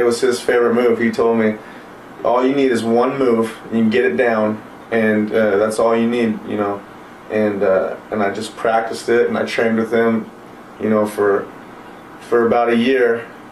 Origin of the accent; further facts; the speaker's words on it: California, United States; Well, I started, I think I was about 4 or 5. Started in Orange County. Just, you know, having fun, being a kid, playing soccer. I loved it. Loved everything about it. Kept playing as I got older in California